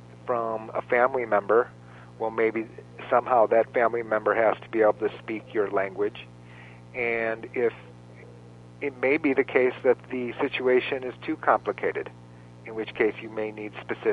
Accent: Michigan, United States; I grew up in Michigan, and you see the city of Detroit having to face no other choice

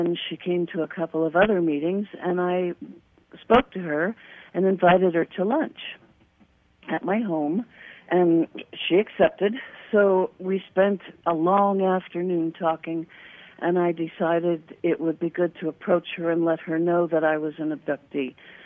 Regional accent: Connecticut, United States; born there; now in Florida, United States; I was born in Connecticut.

